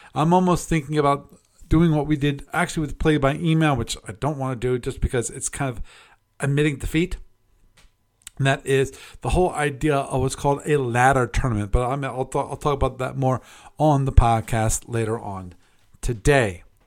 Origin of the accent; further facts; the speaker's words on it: United States; And I'm an American, so.